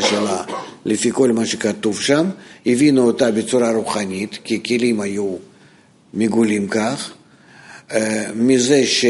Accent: United States; Hebrew is a second language; now in Israel; אני יודע, אני חי כאן, אני אמריקאי.

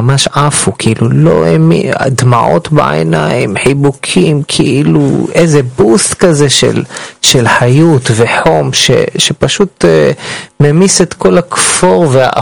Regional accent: Elyashiv, Central District, Israel; במושב שבו גדלתי באלישיב.

